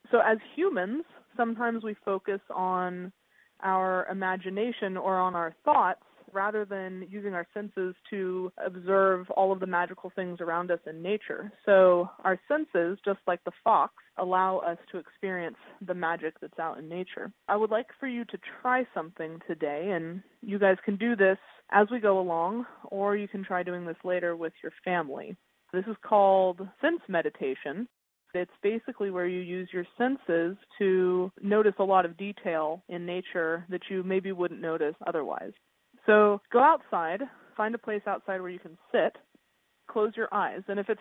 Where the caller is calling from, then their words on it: California, United States; I'm calling today from California. I run a nature program for kids out in the San Francisco Bay Area.